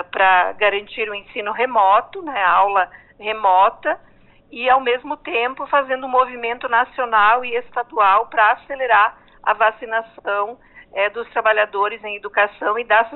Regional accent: Santa Catarina, Brazil; eu que sou do oeste de Santa Catarina

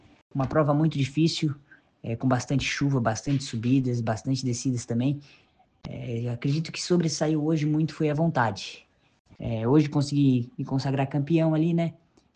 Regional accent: Cocal do Sul, Santa Catarina, Brazil; sou aqui de Cocal do Sul, tenho 21 anos.

